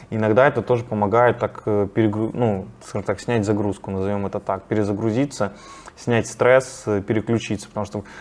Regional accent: Saint Petersburg, Russia; Я хоть из Питера, я обожаю свой город

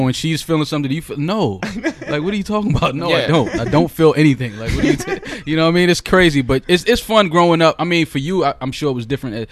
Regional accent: Bronx, New York, United States; I'm from the Bronx.

